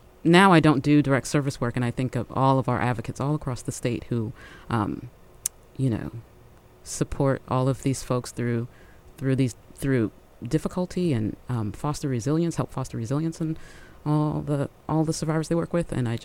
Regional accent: Columbus, Ohio, United States; Yeah, I grew up in Columbus, Ohio.

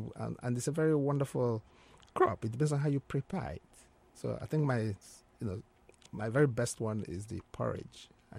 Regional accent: Nigeria; So growing up in Nigeria, our parents and our grandparents and some elders are able to look at a particular child and say, this child is this or that.

